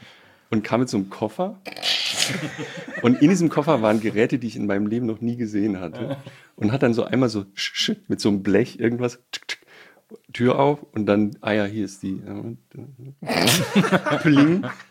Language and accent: German; Baden-Württemberg, Germany